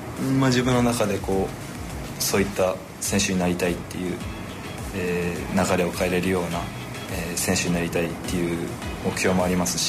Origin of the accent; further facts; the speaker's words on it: Yamaguchi, Japan; まあ、山口県出身ですし、